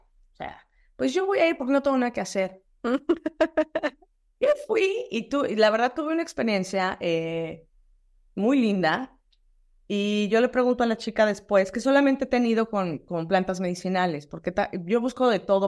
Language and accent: Spanish; Mexico; de los únicos lugares que estaban abiertos era México, que yo soy mexicana.